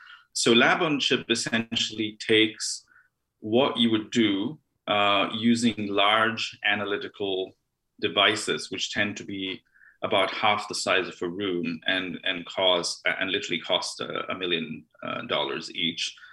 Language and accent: English; Mumbai, Maharashtra, India; born there; So I was born in India, in Mumbai, or Bombay, as it says on my birth certificate. I spent a fair bit of my life in India.